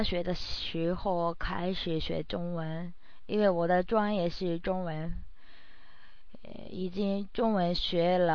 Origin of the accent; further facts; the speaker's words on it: Kanagawa, Japan; born there; Chinese is a second language; 我是在日本的神奈川县出生的。